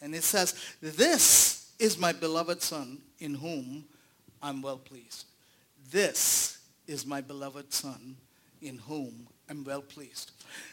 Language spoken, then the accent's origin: English; India; So I just found out, just being an Indian, of course.